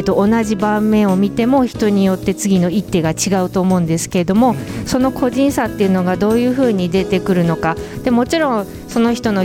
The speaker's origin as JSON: {"language": "Japanese", "region": "Tokyo", "country": "Japan", "said": "東京の田舎の方です"}